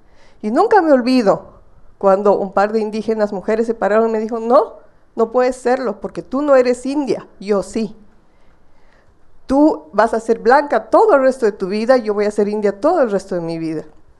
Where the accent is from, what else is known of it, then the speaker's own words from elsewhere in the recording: Bolivia; vengo de Bolivia, feminista, con una larga trayectoria del movimiento feminista en mi país.